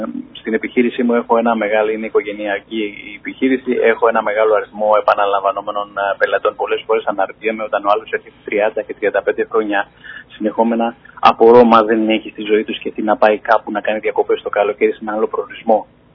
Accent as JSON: {"language": "Greek", "region": "Ionian Islands", "country": "Greece", "said": "που δεν είμαι από την Κεφαλονιά, είμαι ένας επτανήσιος συμπολίτης σας"}